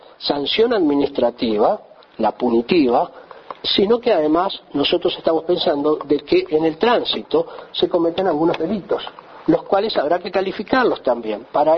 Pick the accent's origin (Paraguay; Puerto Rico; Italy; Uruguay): Uruguay; Lo que pasa es que la gente, cuando está bien informada, los uruguayos somos inteligentes, nos queremos y nos ayudamos entre todos, eso no cabe duda.